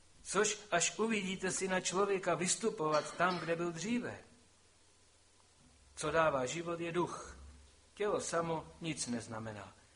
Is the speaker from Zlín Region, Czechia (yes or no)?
yes; Velká Lhota, Zlín Region, Czechia; now in Vsetín, Czechia; já jsem mám manželku ze Vsetína, i když jsem z Velké Lhoty a na Vsetíně jsem byl, chvíli jsem sloužil asi 5-6 let, ale bydleli jsme tam a velmi dlouho a zřejmě budeme bydlet. Máme tam domek